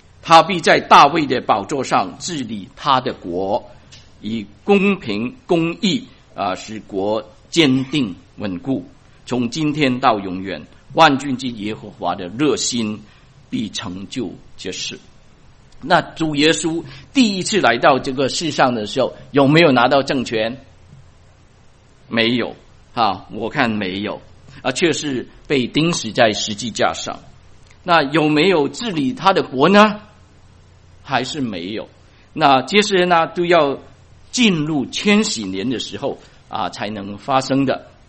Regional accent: China; 是我们中国人最喜欢的

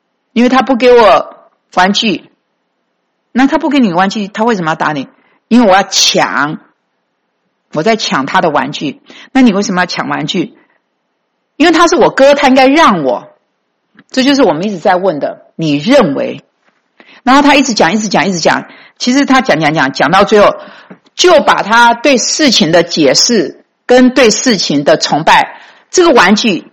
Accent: Taiwan; 就我们台湾人讲自暴自弃，中国大陆人就说破罐破摔，就是这个意思。

